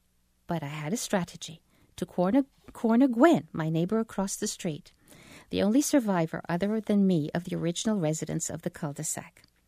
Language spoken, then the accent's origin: English; Egypt; Growing up in Egypt, whenever there was a national catastrophe like the 1967 defeat, my father and uncles packed their overnight bags